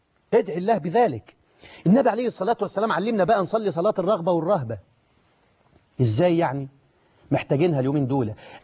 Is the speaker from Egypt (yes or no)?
yes; Egypt; يحفظ بلدنا مصر